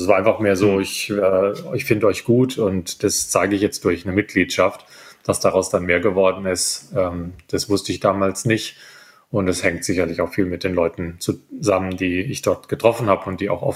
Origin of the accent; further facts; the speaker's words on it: Wiesloch, Baden-Württemberg, Germany; Also ich komme aus Wiesloch, einem ursprünglich mal kurpfälzischen Amtsstädtchen südlich von Heidelberg.